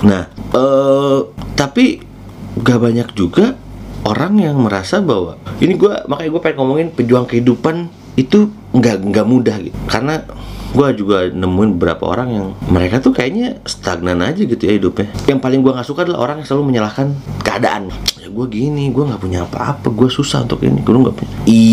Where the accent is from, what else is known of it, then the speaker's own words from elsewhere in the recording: Bandung, West Java, Indonesia; gue itu kan lahir tuh gue di Bandung dan besar di Bandung gitu gue. Jadi gue menghabiskan waktu masa kecil gue sampai gue beres kuliah dan pertama kali kerja juga gue di Bandung juga gitu.